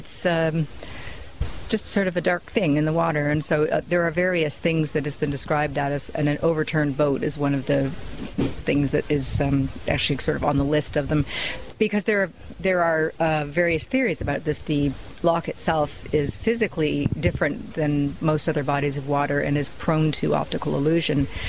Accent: Canada; But I loved it in February because I'm Canadian, so that's my kind of weather.

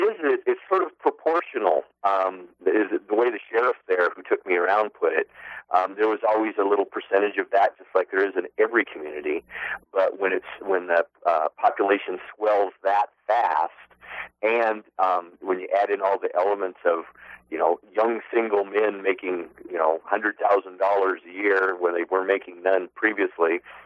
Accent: Wyoming, United States; And in this case, I'm from Wyoming

